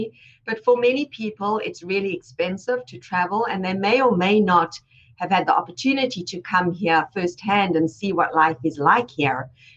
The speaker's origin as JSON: {"language": "English", "country": "South Africa", "said": "Estelle is from my home country"}